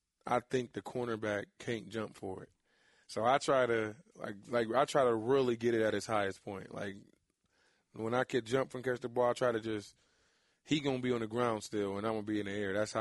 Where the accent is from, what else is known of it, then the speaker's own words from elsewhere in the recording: Buffalo, New York, United States; Actually, I'm from Buffalo. I had snow in every winter but this one.